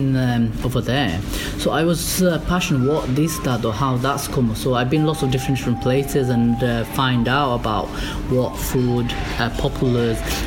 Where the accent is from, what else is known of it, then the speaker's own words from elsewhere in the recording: Bangladesh; I'm originally from Bangladesh and my granddad he was from India